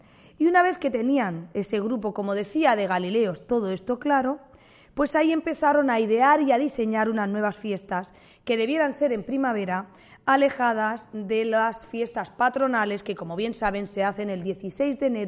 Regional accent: Pozo Estrecho, Region of Murcia, Spain; Pozo Estrecho, mi pueblo, el pueblo que me vio nacer y en el que sigo viviendo

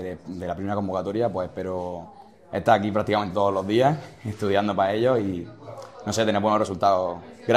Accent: Region of Murcia, Spain; soy de aquí, del Techo de San Ginés. Y como una persona más joven del pueblo, pues teníamos muchas ganas de que abriera el aula.

